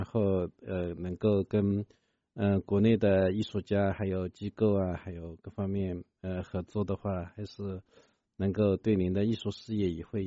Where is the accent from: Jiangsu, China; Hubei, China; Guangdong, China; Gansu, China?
Jiangsu, China; Suzhou; 我代表我们家乡啊，苏州的父老乡亲感谢你啊